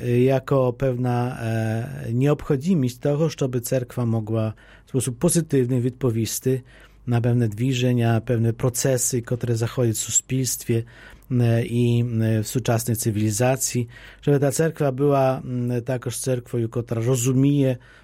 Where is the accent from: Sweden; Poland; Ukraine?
Ukraine; Polish is a second language; U nas na Ukrainie jest to bardziej powszechne, my się zwyczajamy z takiej prostej przyczyny, że Ukraina jest stroną, w której koegzystują razem, rozwijają się i istnieją różne obrady.